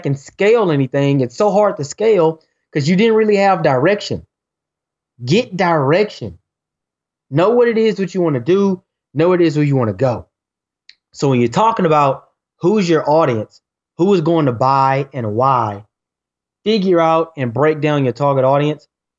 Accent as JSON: {"language": "English", "region": "Texas", "country": "United States", "said": "I'm from Texas, too, and during the summertime, it gets hot."}